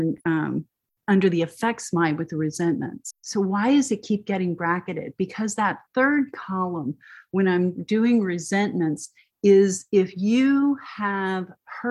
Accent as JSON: {"language": "English", "region": "Texas", "country": "United States", "tie": "born or raised there", "said": "When I was a kid, I grew up in Texas, and we would go to the missions, and they'd have these big old looms."}